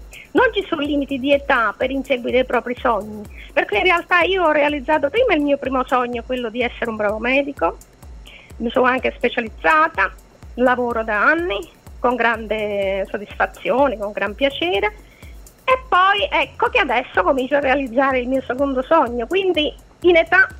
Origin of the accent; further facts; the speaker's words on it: Campania, Italy; io sono campana tra l'altro, e anche in Campania abbiamo del mare stupendo